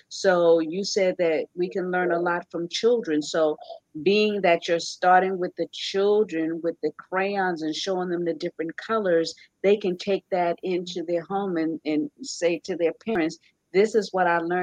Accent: New York, United States; I was raised in New York and it's a melting pot. So I didn't know anything about discrimination until I moved here to South Florida.

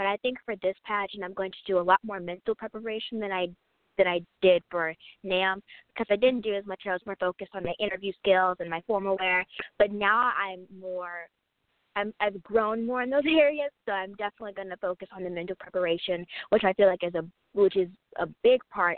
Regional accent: Georgia, United States; I am 13 years old, and I am from Georgia, and I am currently your reigning Miss Georgia Preteen 2016

